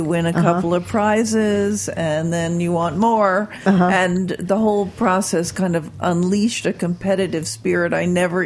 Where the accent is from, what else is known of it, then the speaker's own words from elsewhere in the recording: New York, United States; That was it, my hometown fair.